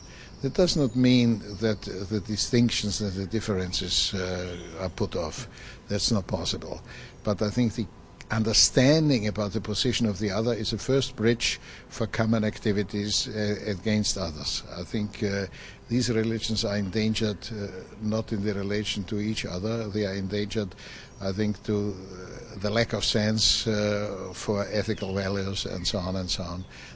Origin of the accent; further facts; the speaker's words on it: Austria; English is a second language; I'm from Austria